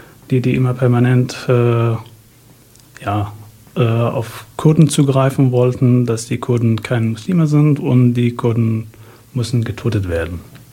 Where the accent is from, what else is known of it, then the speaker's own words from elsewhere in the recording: Syria; da war die Gefahr größer als bei meiner Heimatstadt, die ganz weit entfernt von Aleppo ist.